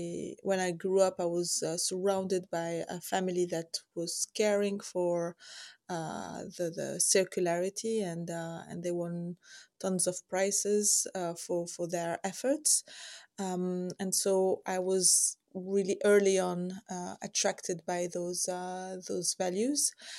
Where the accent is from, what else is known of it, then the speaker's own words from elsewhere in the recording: Tunisia; moved away as an adult; So I am Tunisian. I grew up in Tunisia